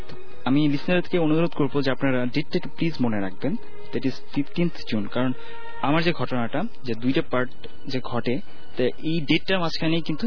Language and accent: Bangla; Muktagacha, Mymensingh Division, Bangladesh; আমি ময়মনসিং এর মুক্তাগাছা থেকে এসেছি, ইন্টারমিডিয়েট ফার্স্ট ইয়ারে পড়ছি।